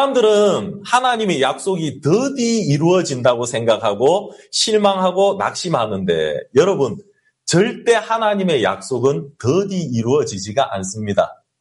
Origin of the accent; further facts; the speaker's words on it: South Korea; 근데 우리는 한국 사람인지라 그냥 막 경찰이 왔어요.